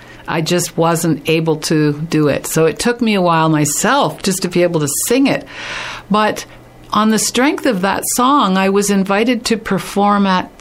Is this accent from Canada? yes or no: yes; Brockville, Ontario, Canada; eventually I met someone in my hometown of Brockville